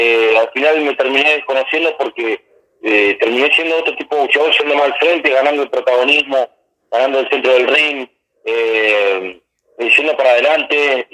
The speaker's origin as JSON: {"language": "Spanish", "town": "Clemente Onelli", "region": "Río Negro", "country": "Argentina", "said": "a toda la línea sur, a todo mi pueblo querido Clemente Nelly, a todo alrededor"}